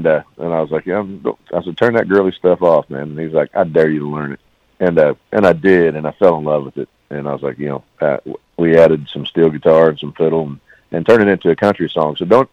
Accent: Oklahoma, United States; is from Atoka, Oklahoma, and I'm from Oklahoma as well.

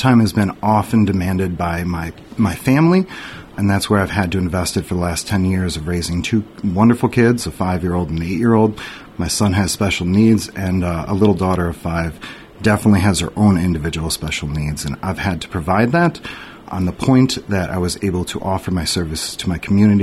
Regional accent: Chicago, Illinois, United States; Well, I'm a Midwesterner at heart. Although I come from the suburbs of Chicago, I know hard work, I know family, I know dedication, I know respect.

